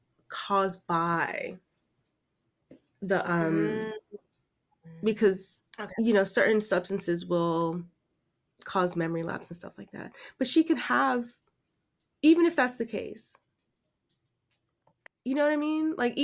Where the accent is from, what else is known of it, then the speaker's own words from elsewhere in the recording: New York, United States; I didn't really listen to her when she was on the radio, even though I'm a New Yorker.